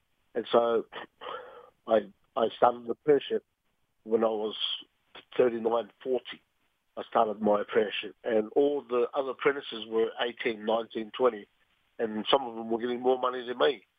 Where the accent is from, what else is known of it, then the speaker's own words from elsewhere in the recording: Australia; My Pacifica culture, as you heard, that I was brought up in Australia. So there's a lot of islanders there, but I was really into my own culture, like the Cook Island culture